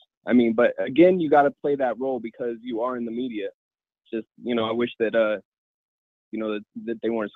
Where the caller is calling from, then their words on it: Denver, Colorado, United States; from Denver.